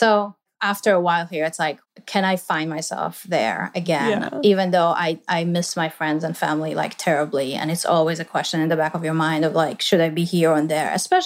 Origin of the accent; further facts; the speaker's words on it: Tel Aviv, Tel Aviv District, Israel; moved away as an adult; So I was born in Tel Aviv, Israel. I grew up there. You know, I didn't grow up in the city so much. It was kind of a neighborhood sort of on the outskirts of the city. So it was a little suburban, basically.